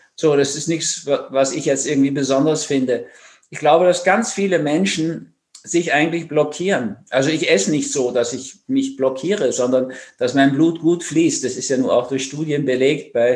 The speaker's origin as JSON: {"language": "German", "region": "Berlin", "country": "Germany", "tie": "born there", "said": "Ich bin ja so Nachkriegskind, in Berlin geboren, in einer zerstörten Stadt sozusagen"}